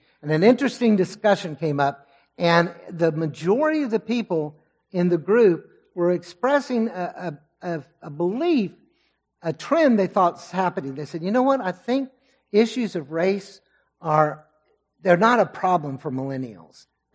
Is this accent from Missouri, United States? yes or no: no; California, United States; accent: Californian; With my little bit of Californian, actually a whole lot of California, some Texas, everything.